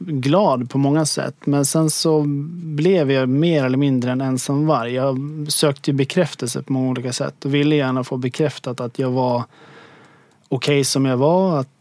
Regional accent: Orresta, Västmanland County, Sweden; Om man spelar golf så brukar man veta var Orresta ligger. Där är jag uppvuxen.

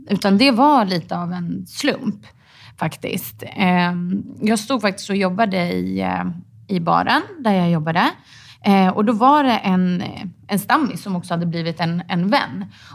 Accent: Stockholm, Stockholm County, Sweden; jag är från Stockholm.

